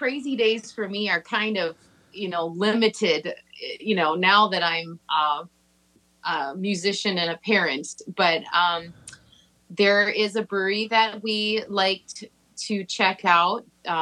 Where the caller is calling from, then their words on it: Winona, Minnesota, United States; I am Zooming in from my house, my studio in Winona.